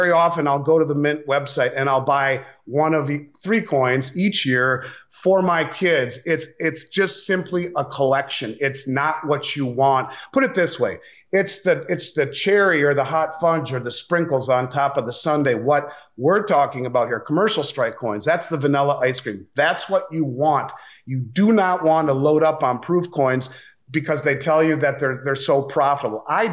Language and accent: English; Minnesota, United States; They're from North Dakota. I'm from Minnesota.